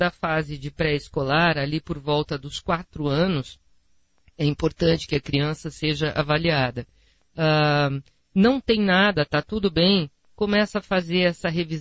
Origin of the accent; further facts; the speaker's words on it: Curitiba, Paraná, Brazil; now in Guarapuava, Brazil; Vim de Curitiba.